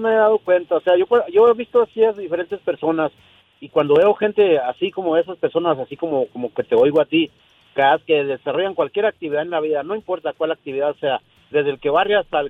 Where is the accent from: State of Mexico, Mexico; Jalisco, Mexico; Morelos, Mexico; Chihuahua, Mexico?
Chihuahua, Mexico; De Chihuahua.